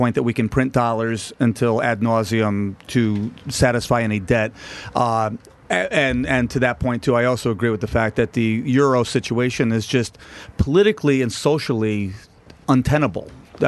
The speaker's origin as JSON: {"language": "English", "country": "United States", "said": "as the American here that we do get very tense about deficit, the debt levels and whatnot"}